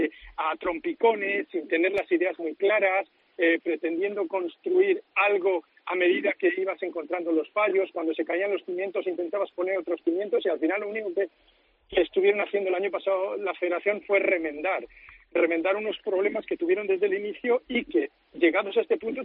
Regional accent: León, Castile and León, Spain; also born or lived in Oklahoma, United States; Yo soy de León, entonces a los de León nos llaman cazurros, no es algo peyorativo.

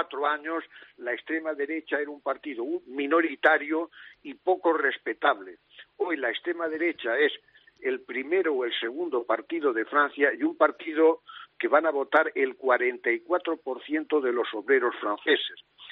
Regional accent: Totana, Region of Murcia, Spain; que soy de Totana, Murcia

